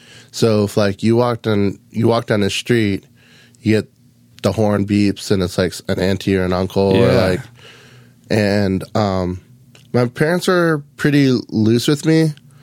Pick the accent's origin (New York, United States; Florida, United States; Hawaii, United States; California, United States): Hawaii, United States; Lahaina; I was born and raised on Maui.